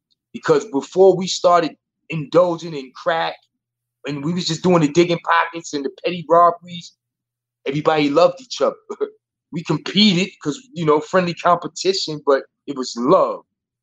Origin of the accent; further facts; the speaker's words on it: Brooklyn, New York, United States; Now, growing up in Lafayette Gardens, we grew up in the same building.